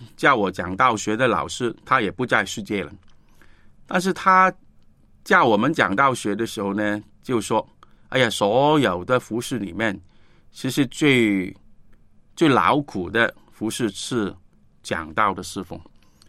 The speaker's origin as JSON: {"language": "Chinese", "country": "China", "said": "我们中国人说圣独啊"}